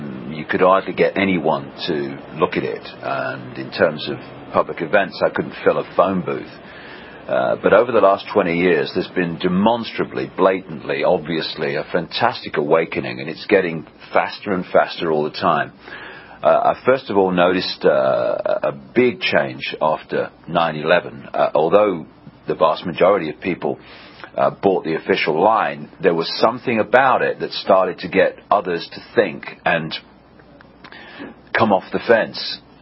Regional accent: England, United Kingdom; from England.

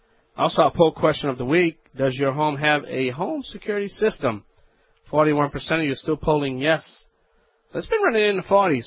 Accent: Louisiana, United States; That's right … from the Bayou Land.

